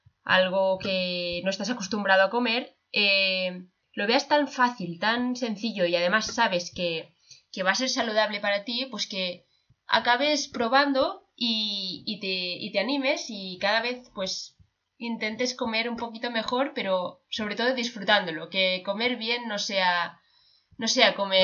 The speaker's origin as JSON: {"language": "Spanish", "town": "Menorca", "region": "Balearic Islands", "country": "Spain", "said": "Somos de Menorca"}